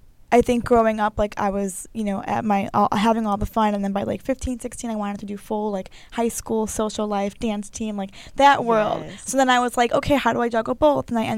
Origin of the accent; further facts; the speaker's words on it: Chicago, Illinois, United States; I grew up in Chicago, you grew up nearby.